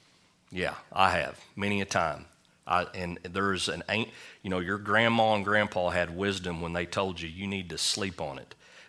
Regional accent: Leedy, Oklahoma, United States; at this time, I was living in Elk City, wasn't even thinking about Leedy, my hometown

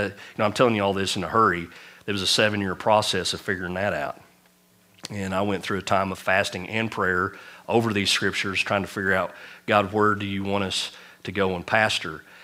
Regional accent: Oklahoma, United States; also born or lived in Bowie, Texas; Bowie, Texas was actually the place where I was born. I know it. It stinks. I'm a Texan. I'm born in Texas. And I only lived there for 6 months, and we came to Oklahoma.

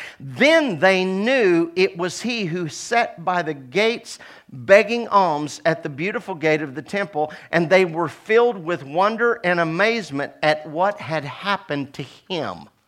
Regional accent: Oklahoma, United States; I'm from Oklahoma, born and raised, in which we still pay our landscapers more than our educators.

